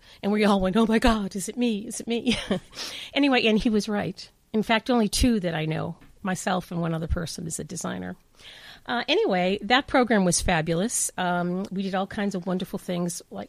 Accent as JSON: {"language": "English", "town": "Boston", "region": "Massachusetts", "country": "United States", "said": "I'm from Boston originally, and I went to University of Massachusetts in Boston."}